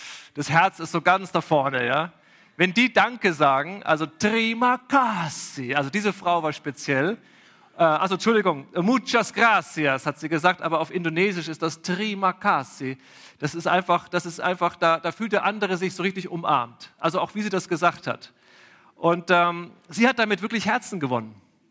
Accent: Erlangen, Bavaria, Germany; now in Velbert, Germany; Ich komme aus Velbert, beziehungsweise wohne jetzt in Velbert. Eigentlich komme ich aus Mittelfranken, Erlangen.

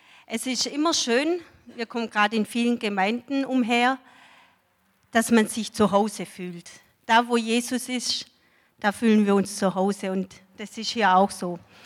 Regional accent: Baden-Württemberg, Germany; ich komme aus dem Schwabenland, aus in der Nähe von Ulm.

